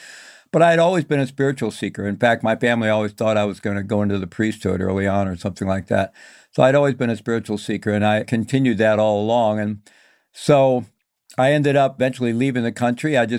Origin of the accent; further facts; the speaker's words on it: Midwest, United States; And I grew up in the Midwest, Roman Catholic upbringing, basically a good family